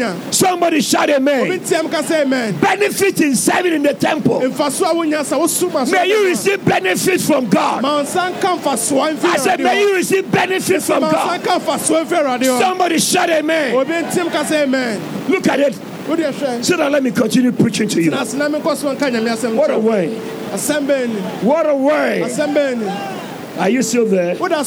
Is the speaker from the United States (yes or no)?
no; Winneba, Central Region, Ghana; You know, way back, you know, I came from Winneba. Way back in Winneba.